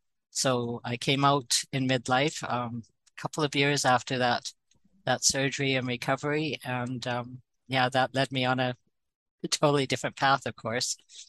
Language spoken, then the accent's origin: English; Canada; because I'm Canadian